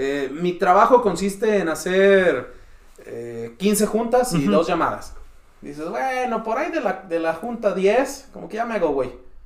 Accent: Ramos Arizpe, Coahuila, Mexico; no, la neta, yo soy de Ramos, güey

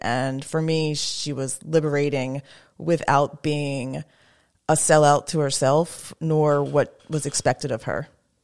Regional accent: Maryland, United States; Okay, I wasn't born and raised here. I'm from Charles County.

